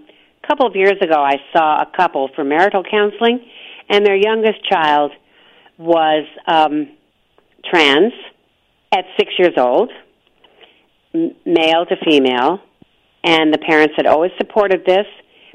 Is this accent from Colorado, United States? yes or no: no; Los Angeles, California, United States; we're captive audience from Santa Barbara back to Los Angeles where we lived.